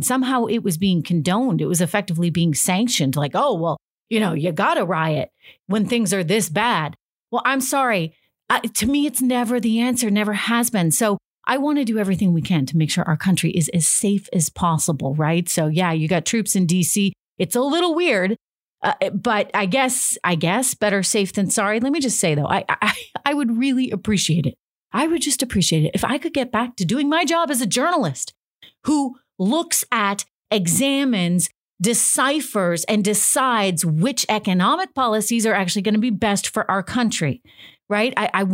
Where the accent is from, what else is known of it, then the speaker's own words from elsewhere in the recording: New Hampshire, United States; Like I grew up in New Hampshire when I was a little kid. Some of the first words I ever read were live free or die on the back of every license plate.